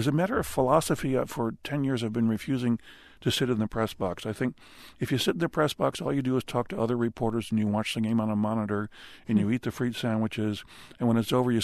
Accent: Buffalo, New York, United States; I grew up in Buffalo, New York, and like all true sons of Buffalo, I died 1,000 deaths

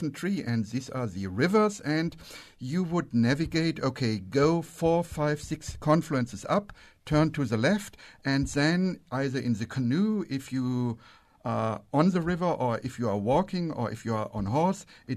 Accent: Germany; Since I'm coming from Germany, and it happens that my hometown is the county seat of where most of the 1840 settlers of Fredericksburg and New Braunfels came

